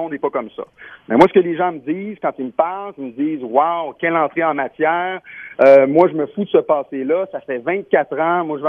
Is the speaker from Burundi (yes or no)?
no; Saint-Ferdinand, Quebec, Canada; born there; une conférence de presse aussi à Saint-Ferdinand. Pour moi, c'était bien important de faire ça dans mon village natal.